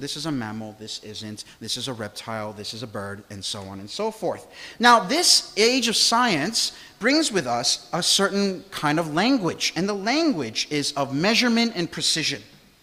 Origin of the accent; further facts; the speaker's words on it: United States; Growing up in the States, there used to be a joke